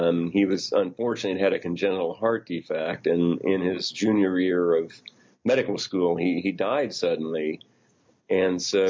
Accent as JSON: {"language": "English", "town": "Terre Haute", "region": "Indiana", "country": "United States", "tie": "born or raised there", "said": "I grew up in Terre Haute, Indiana. That is a city that probably isn't as distinguished and as so many others, but I will say that it was the home of Larry Bird when I was there."}